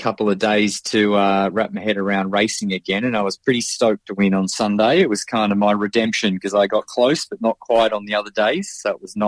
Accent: Melbourne, Victoria, Australia; now in Indonesia; I'm from Melbourne, Australia, but I live in Indonesia.

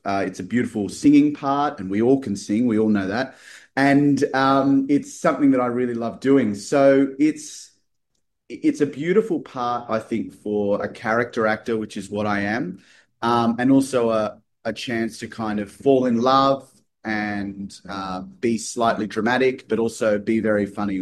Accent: Philippines; when you're on stage or in front of a camera as a Filipino

